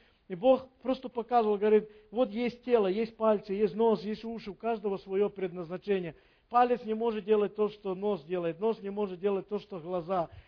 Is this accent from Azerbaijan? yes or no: no; Donbas, Ukraine; moved away; Я знаю, что вы знаете почти все, что мы с Донбасса. Так получилось, что пришлось уехать